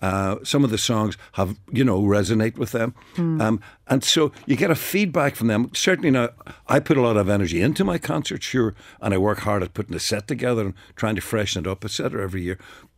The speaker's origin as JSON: {"language": "English", "town": "Derry", "region": "Northern Ireland", "country": "United Kingdom", "tie": "born or raised there", "said": "growing up in Derry had a lot to do with it. And St. Columb's College had a lot to do with it."}